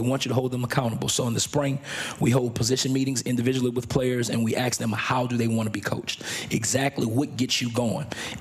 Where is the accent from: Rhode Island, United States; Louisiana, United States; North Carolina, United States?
Louisiana, United States; I'm from Louisiana where it's flat. It's kind of, you know, basic.